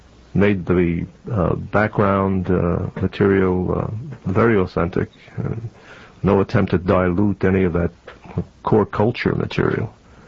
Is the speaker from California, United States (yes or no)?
no; Bronx, New York, United States; also born or lived in Manhattan; I was born in New York, bred in New York, grew up in New York, educated in New York, and left New York for a very long trip to the Far East